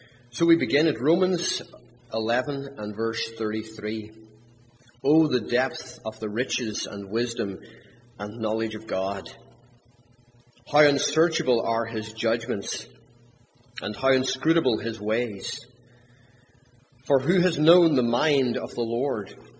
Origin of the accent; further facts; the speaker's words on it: Belfast, Northern Ireland, United Kingdom; born there; So I was born in Belfast. I pastored in the north of Ireland, which is the United Kingdom. I pastored there for about 7 years, and then I pastored for about 10 years in Pittsburgh